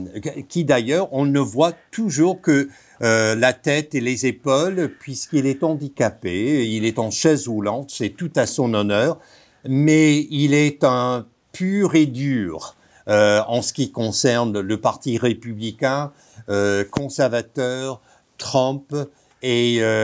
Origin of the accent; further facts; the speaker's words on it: Texas, United States; Oui, je suis américain, mais qui plus est, je suis un Texan. Je suis né au Texas